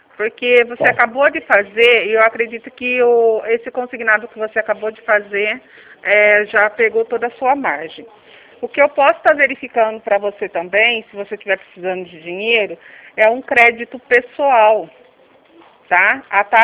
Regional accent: Limeira, São Paulo, Brazil; eu sou de Limeira

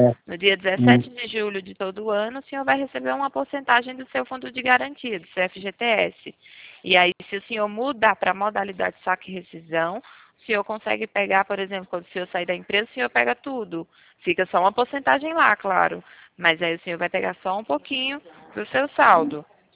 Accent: Piracicaba, São Paulo, Brazil; Eu sou aqui de Piracicaba, interior de São Paulo.

